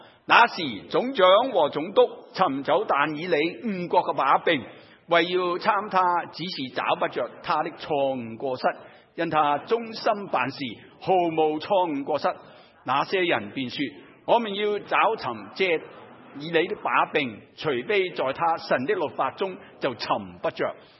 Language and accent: Chinese; United States; 这个广告短歌就想唤醒我们美国人那种爱国的心态